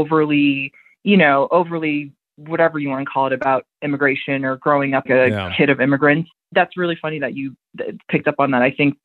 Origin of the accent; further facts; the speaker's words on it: United States; I'm an American, so American producers produce the film.